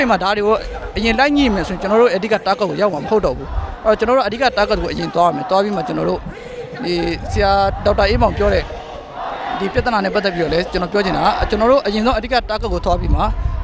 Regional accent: Yangon, Yangon Region, Myanmar; ကျွန်တော်မိဘတွေကလုံခဲ့တဲ့နှစ်ပေါင်းများစွာကနေပြီးတော့ရန်ကုန်မြို့ကိုအခြေချပြီးတော့ကျွန်တော်ကရန်ကုန်မြို့မှာကြီးပြင်းလာခဲ့တဲ့ Ranger မြန်မာပြည်ပေါ် Muslim 2ဖြစ်ပါတယ်

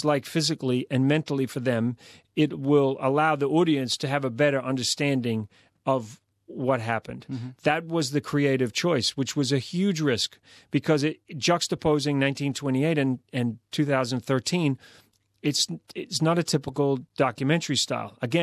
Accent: Christchurch, Canterbury, New Zealand; And when the film played in Christchurch, my hometown, We had 900 people packed into this theater in my hometown

